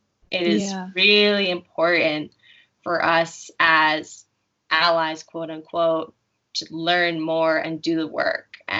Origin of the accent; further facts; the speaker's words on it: New Jersey, United States; And I'm from New Jersey, and I didn't know. And this happened in 2012 when I still lived in New Jersey.